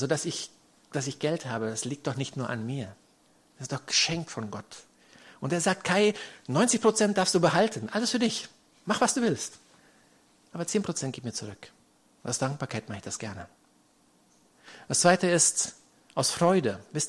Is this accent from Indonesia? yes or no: yes; Indonesia; ich bin in Indonesien aufgewachsen